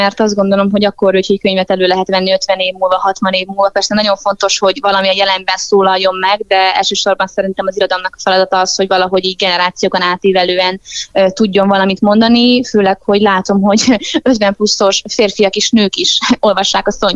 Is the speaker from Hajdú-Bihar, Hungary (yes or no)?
yes; Debrecen, Hajdú-Bihar, Hungary; now in Budapest, Hungary; én debreceniként képtelen vagyok megszokni, már a jó értelemben, hogy ennyire sűrű, ennyire sok az ember, ennyire hatalmasak az épületek.